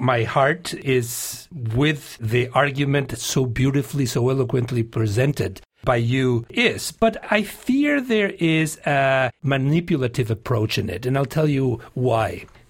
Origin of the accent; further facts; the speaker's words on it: Mexico; I came from Mexico, but I am Jewish.